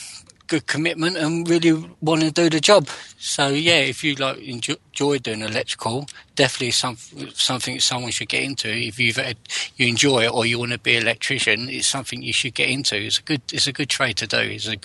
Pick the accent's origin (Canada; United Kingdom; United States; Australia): United Kingdom; London; I'm from London and I am on an electrical course.